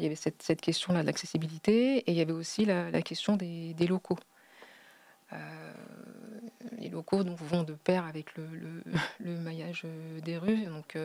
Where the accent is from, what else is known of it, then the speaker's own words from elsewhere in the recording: Paris, Île-de-France, France; moi, je suis née à Paris, j'ai vécu mes 38 premières années en région parisienne.